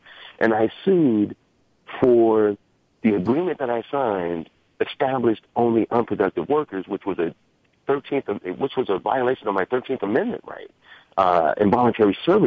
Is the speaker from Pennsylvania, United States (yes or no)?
no; Ohio, United States; I've spoken to you before. I am from Ohio.